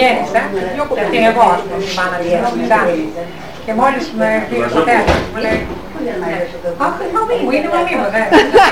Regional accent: Greece; περισσότερο νιώθω καλά εκεί παρά στο χωριό μου που είναι Μακρύδα.

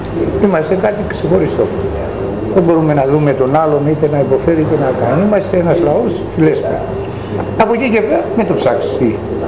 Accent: Eastern Macedonia and Thrace, Greece; Θρακιώτης.

